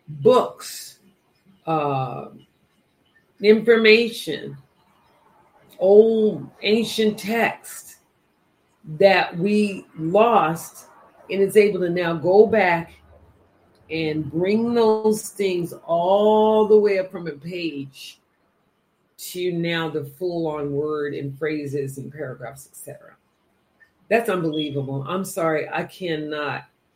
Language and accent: English; the South, United States; I grew up in the South